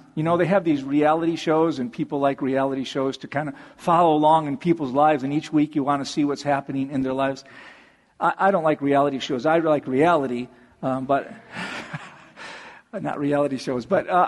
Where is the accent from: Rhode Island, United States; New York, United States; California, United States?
New York, United States; Buffalo; I came from Buffalo, New York, you know, so I look forward to snow.